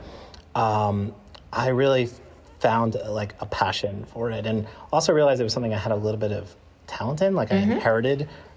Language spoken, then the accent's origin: English; Long Island, New York, United States; I grew up on Long Island in the 90s and I was a little preppy and a little hip hop.